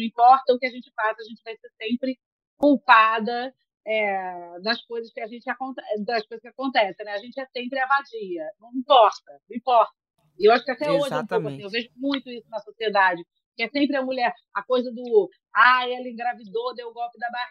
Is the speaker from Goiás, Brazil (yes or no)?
no; Natal, Rio Grande do Norte, Brazil; eu sou de Natal também